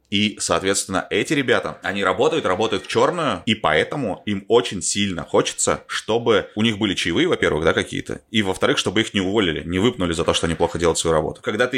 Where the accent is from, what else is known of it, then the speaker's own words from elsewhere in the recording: Novosibirsk, Novosibirsk Oblast, Russia; Вернулся в Россию, я жил в Новосибирске, я сам из Новосибирска.